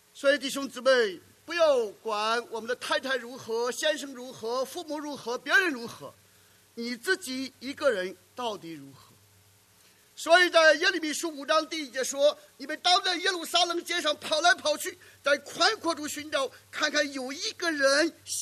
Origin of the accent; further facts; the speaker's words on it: China; 我们中国人讲你的良心哪里去了